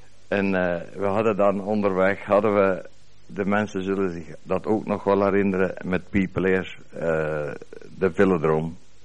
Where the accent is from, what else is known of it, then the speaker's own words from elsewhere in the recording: Piringen, Limburg, Belgium; born there; now in Tongeren, Belgium; Ik woon Sint-Ruidersteenweg 127 in Tongeren. En ik ben geboren in Pieringen. En daar woonde ik ook, op Sint-Ruidersteenweg, 17. Ik ben geboren 1916, in juli, de 8e